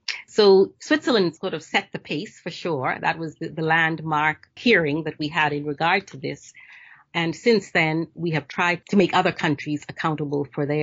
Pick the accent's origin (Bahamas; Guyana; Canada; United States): Bahamas; I'm from the Bahamas, which is designated to be an international financial centre.